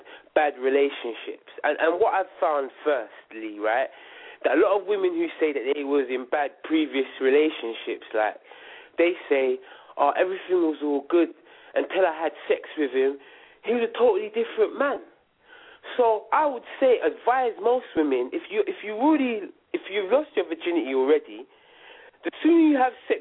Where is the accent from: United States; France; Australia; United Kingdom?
United Kingdom; because I'm from Britain